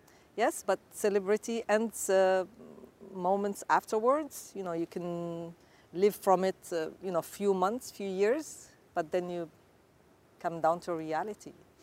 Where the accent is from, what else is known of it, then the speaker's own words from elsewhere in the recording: Morocco; And here I am from Morocco trying to find a place and a seat with all, I don't know how many, 80,000 spectators in L.A.